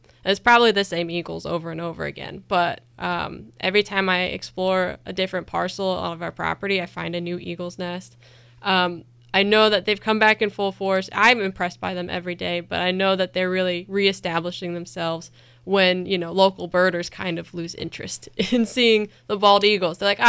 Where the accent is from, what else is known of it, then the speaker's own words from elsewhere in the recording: Virginia, United States; I was born and raised in Virginia. In college, I got really into archaeology, so I went to Longwood University and studied archaeology there, and went to grad school in Indiana